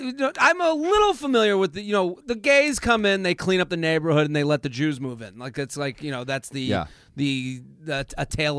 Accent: Boston, Massachusetts, United States; now in Los Angeles, United States; I'm from Boston. I mean, Boston is the type of town where they'll be like, they want to brag to you how much the snow doesn't matter to them.

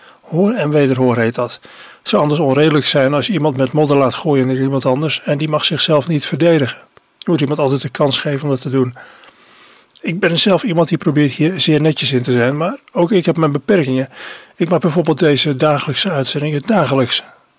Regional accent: Assen, Drenthe, Netherlands; first language Drents; moved away; Ik kom oorspronkelijk uit Assen en ik heb mijn eerste woorden in Drents gesproken. Maar ik ben lang uit de omgeving weg. En ik ben een beetje verleerd.

